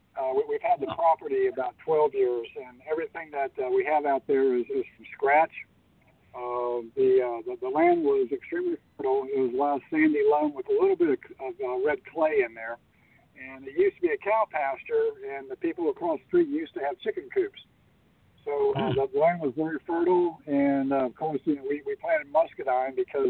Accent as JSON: {"language": "English", "town": "Tampa", "region": "Florida", "country": "United States", "tie": "born or raised there", "lives_now": "South Carolina, United States", "said": "Well, I was raised in Tampa, so I'm very familiar with Florida"}